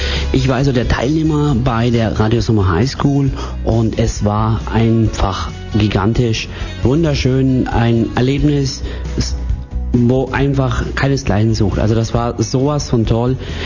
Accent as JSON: {"language": "German", "region": "Bavaria", "country": "Germany", "tie": "born or raised there", "lives_now": "Austria", "said": "Also ursprünglich bin ich ein Kind der bayerischen Sonne, was man vielleicht auch vom Dialekt vielleicht nicht hören"}